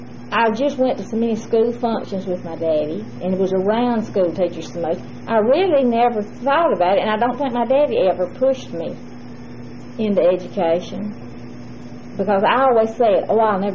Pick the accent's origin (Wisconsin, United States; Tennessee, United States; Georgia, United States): Georgia, United States; Carrollton; born there; Well, I was born in Carrollton, Georgia.